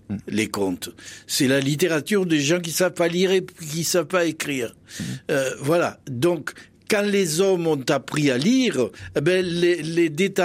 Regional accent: Carcassonne, Occitanie, France; c'était une période magnifique pour moi parce que je venais de Carcassonne, je découvrais...

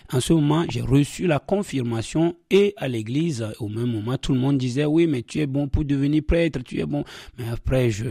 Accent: Afanya, Maritime, Togo; je suis togolais, comme vous l'avez dit. J'ai grandi dans un petit village qu'on appelle Afanya. Afanya, c'est dans la préfecture du Bas-Mono actuellement. J'ai passé tout mon temps comme enfant, adolescent dans ce petit village.

